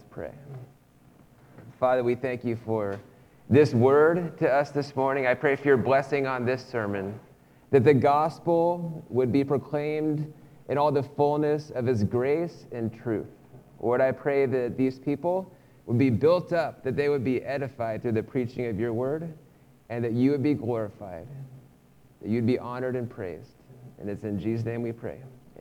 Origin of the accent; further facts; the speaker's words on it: Lenexa, Kansas, United States; also born or lived in Shawnee; I grew up in Kansas City, in Lenexa and Shawnee, around there. I went to K-State. I've been to Kansas my whole life until that point.